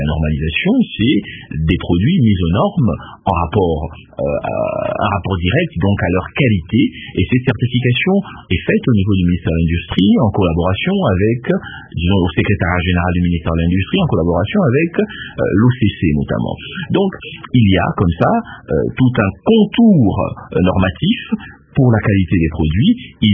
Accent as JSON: {"language": "French", "country": "DR Congo", "lives_now": "Kinshasa, DR Congo", "said": "moi je suis congolais, je vis dans cette ville de Kinshasa et j'ai fait le tour de quelques provinces."}